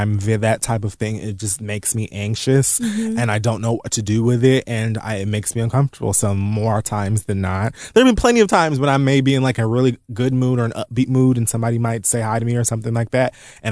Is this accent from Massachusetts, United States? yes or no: no; Texas, United States; I'm 22. I'm from Texas. I'm white, and I was raised in a racist home.